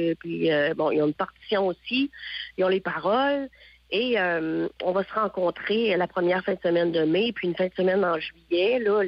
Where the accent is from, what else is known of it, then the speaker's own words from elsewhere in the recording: Grande-Vallée, Quebec, Canada; Puis quand on nous demande tu viens d'où, on se promène des fois un petit peu partout dans le monde. On dit je viens de Grande-Vallée, je vais te montrer.